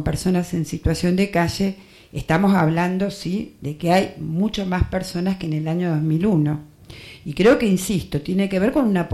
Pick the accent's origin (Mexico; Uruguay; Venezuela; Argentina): Argentina; Balcarce, Buenos Aires Province; Yo empecé percibiéndolo en mi pueblo, ¿no? Que es una ciudad Balcarce de 40.000 habitantes.